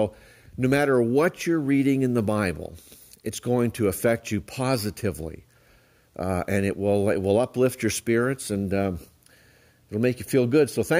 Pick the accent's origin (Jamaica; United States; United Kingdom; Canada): Canada; charismatic renewal or the charismatic movement was burning through many of the Catholic parishes in my hometown back in Canada.